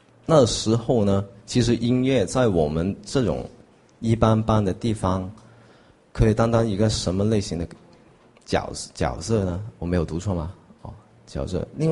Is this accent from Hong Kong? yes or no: yes; Hong Kong; 因为我是香港人，你知道香港不是一个民主发展已经非常成熟的地方，对不对？